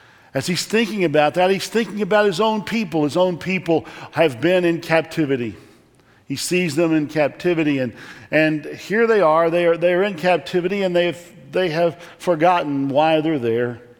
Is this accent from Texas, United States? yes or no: yes; Texas, United States; I grew up in Texas, and we experienced drought a lot, but not so much earthquakes.